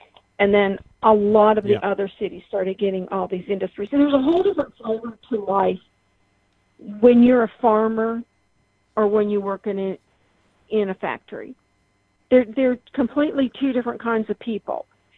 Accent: Midwest, United States; even though I was from the Midwest, in the Midwest, we don't like being called Yankees.

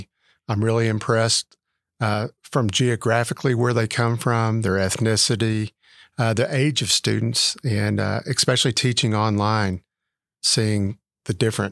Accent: Lubbock, Texas, United States; Sure. Yeah, I grew up in Lubbock. And actually, my parents were both teachers.

